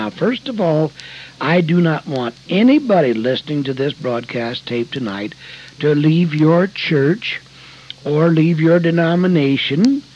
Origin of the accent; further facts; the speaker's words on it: The Dalles, Oregon, United States; I was born and raised in the Dalles, Oregon. That's a small town. At that time, there was about 5,000 people there. We lived way out in the country